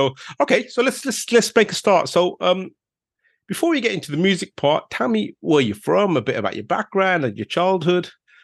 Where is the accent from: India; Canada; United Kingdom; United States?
United Kingdom; Handsworth; I was brought up in Handsworth, so a bit different.